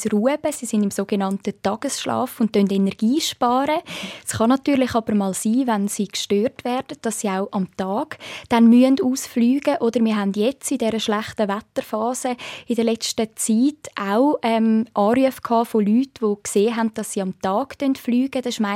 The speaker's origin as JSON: {"language": "German", "country": "Switzerland", "said": "Es gibt aber ein paar Arten bei uns in der Schweiz, die Haufisennase, die können die Rufe aussenden, auch über die Nase."}